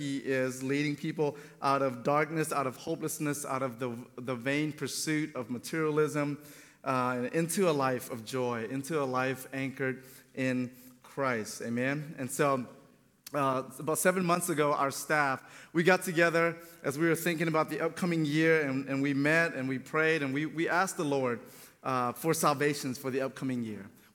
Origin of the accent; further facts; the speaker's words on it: Antioch, Tennessee, United States; also born or lived in Memphis; now in Thailand; I'm not from there, okay? I'm actually from here. I'm from Middle Tennessee. From Antioch, to be specific, and was raised in Middle Tennessee. Spent about 10 years in Memphis as a church planter